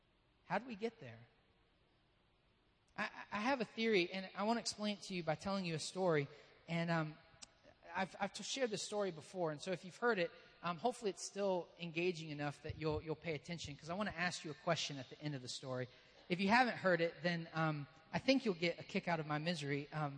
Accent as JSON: {"language": "English", "town": "Hampton", "region": "Virginia", "country": "United States", "said": "I'm from Hampton, Virginia, not Los Angeles, California."}